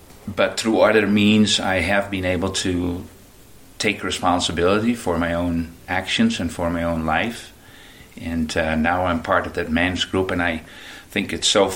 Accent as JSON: {"language": "English", "town": "Amsterdam", "region": "North Holland", "country": "Netherlands", "tie": "born or raised there", "moved": "yes", "said": "I was born in the Netherlands and raised in Amsterdam. Got into lots of trouble over there."}